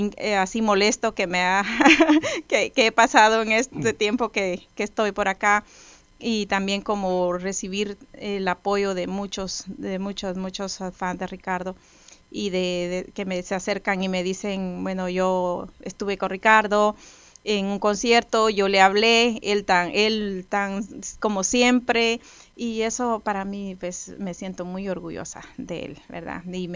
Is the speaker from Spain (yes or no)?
no; Guatemala; Como somos los chapines